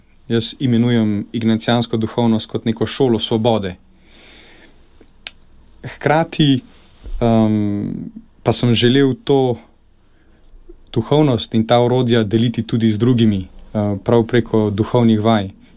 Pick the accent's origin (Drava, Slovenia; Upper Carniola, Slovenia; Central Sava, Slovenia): Upper Carniola, Slovenia; Kranj; Prihajam iz Kranja, preširnovega mesta, kot pravijo.